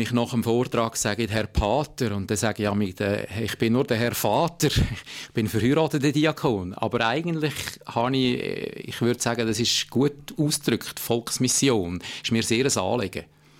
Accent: Lucerne, Switzerland; Als Luzerner freut mich das natürlich besonders.

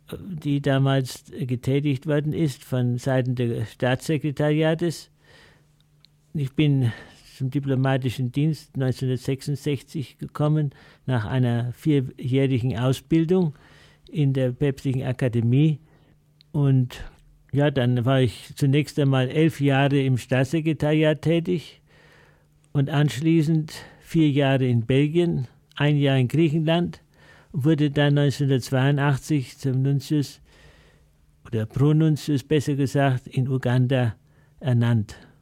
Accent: Nuremberg, Bavaria, Germany; born there; Ich bin Deutscher, ich bin in Nürnberg geboren, im schönen Bayernland, auch wenn von Oberbayern her gesehen Nürnberg schon fast Preußen ist, aber immerhin doch noch Bayern, geografisch zumindest.

